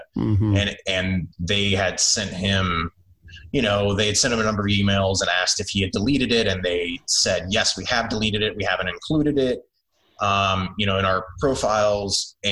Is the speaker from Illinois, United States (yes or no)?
yes; Illinois, United States; And, you know, my home state of Illinois has probably the most expansive version